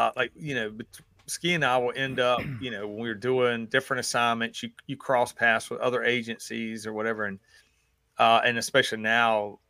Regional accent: the South, United States; accent: Southern; people just assume like I'm an idiot because of my Southern accent.

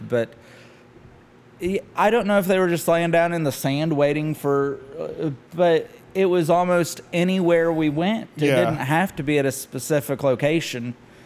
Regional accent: Columbus, Ohio, United States; I grew up in Columbus, joined the Army when I was 18.

